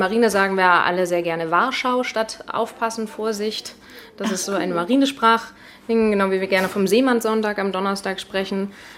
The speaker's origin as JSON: {"language": "German", "town": "Rendsburg", "region": "Schleswig-Holstein", "country": "Germany", "tie": "born or raised there", "said": "Ich komme ja aus Rendsburg gebürtig und bin auch groß geworden. Ich wollte immer raus."}